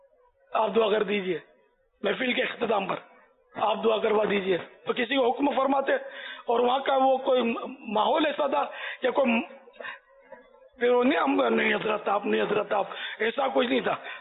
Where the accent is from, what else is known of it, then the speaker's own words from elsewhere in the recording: Karachi, Sindh, Pakistan; born there; کراچی میں پیدا ہوا میں خود بولتا ہوں